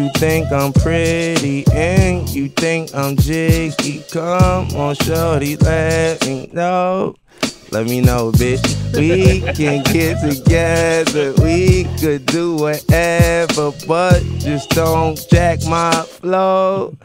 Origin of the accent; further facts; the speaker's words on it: Bronx, New York, United States; People don't even know I was raised in the Bronx.